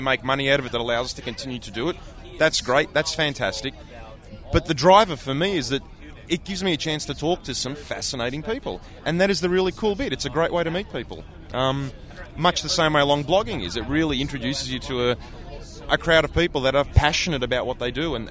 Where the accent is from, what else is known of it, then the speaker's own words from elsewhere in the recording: Australia; Oh, we're from Australia.